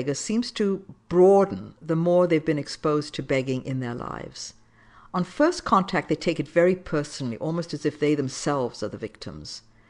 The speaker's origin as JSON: {"language": "English", "country": "India", "tie": "born or raised there", "said": "Because I was born in India and spent my formative years there, begging was a normal part of my environment."}